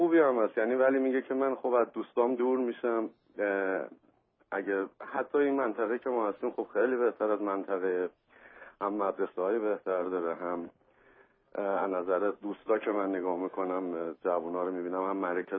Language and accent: Persian; Iran; moved away; کلن دو سال و نیم از ایران اومدیم.